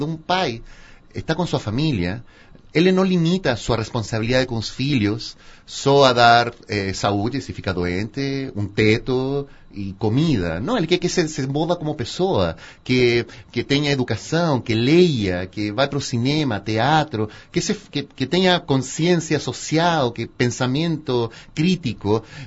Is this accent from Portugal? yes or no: no; Santiago, Santiago Metropolitan Region, Chile; Portuguese is a second language; now in Brazil; eu sou do Chile, de Santiago, criado e mal criado lá. Estou há uns 12, 13 anos aqui no Brasil. Eu vim em 2005 ao Festival de Campos de Jordão, como aluno do festival